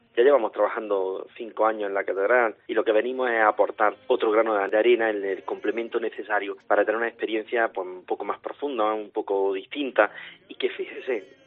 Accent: Sigüenza, Castilla-La Mancha, Spain; La verdad yo sí que tengo un acento muy de aquí.

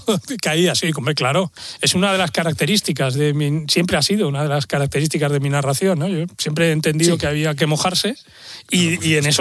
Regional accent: Barcelona, Catalonia, Spain; Todo esto es en Barcelona, que es donde yo nací, en mi barrio.

